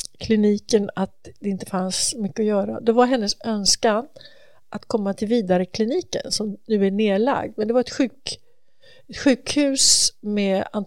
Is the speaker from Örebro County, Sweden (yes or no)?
yes; Örebro, Örebro County, Sweden; i Örebro där jag växte upp